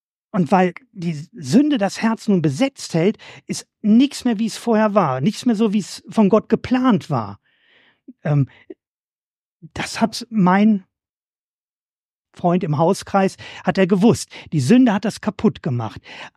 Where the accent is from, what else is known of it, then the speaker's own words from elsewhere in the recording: Germany; Bei uns in Deutschland, im Westen, ist es eine Schuldkultur.